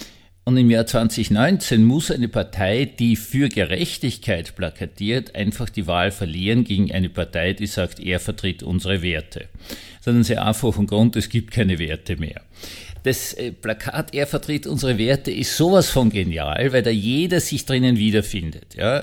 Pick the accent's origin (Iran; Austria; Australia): Austria; ich bin aufgewachsen in Studententagen mit einem Bruno Kreisky mit absoluter Mehrheit in Österreich.